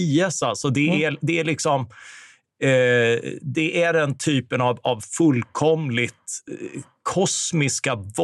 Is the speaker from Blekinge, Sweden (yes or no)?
yes; Karlskrona, Blekinge, Sweden; min hemstad Karlskrona